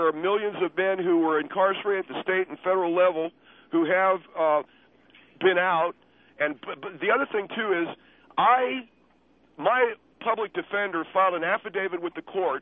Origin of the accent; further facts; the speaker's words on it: Redlands, California, United States; which my hometown is Redlands, California.